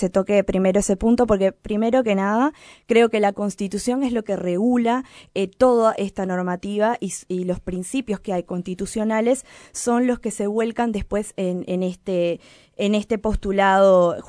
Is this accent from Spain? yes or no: no; Venezuela; now in Uruguay; soy venezolana, nací en Venezuela. También soy uruguaya, cabe destacar, por mi padre. Me dio la nacionalidad y estoy viviendo acá en Uruguay desde el año 2008.